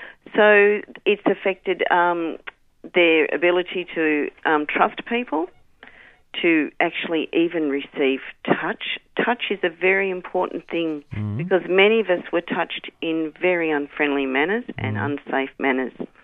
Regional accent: Geelong, Victoria, Australia; I grew up in an orphanage in Geel

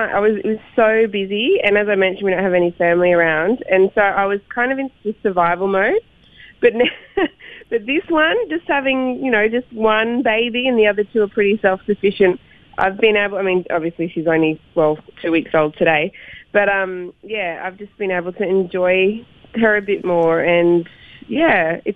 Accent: Queensland, Australia; When I was a kid growing up in Queensland.

